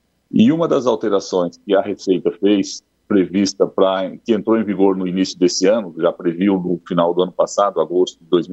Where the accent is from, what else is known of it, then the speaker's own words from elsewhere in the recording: Urussanga, Santa Catarina, Brazil; born there; Eu nasci em Uruçanga e nasci nessa localidade aí.